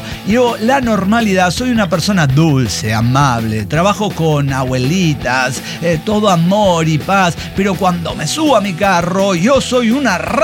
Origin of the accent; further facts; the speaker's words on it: Tultitlán, State of Mexico, Mexico; yo soy originario de Tultitlán, Estado de México, que está a más o menos a 2 municipios de Zumpango.